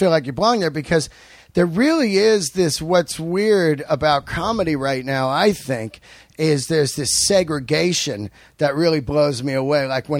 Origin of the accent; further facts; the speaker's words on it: San Francisco, California, United States; I grew up in San Fran. I was more of a metal guy